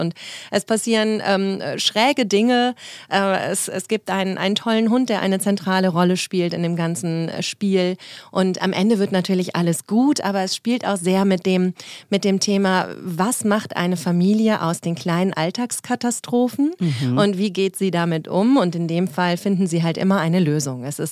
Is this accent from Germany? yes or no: yes; North Rhine-Westphalia, Germany; Ich komme aus dem Rheinland, bin zwischen Köln und Bonn aufgewachsen.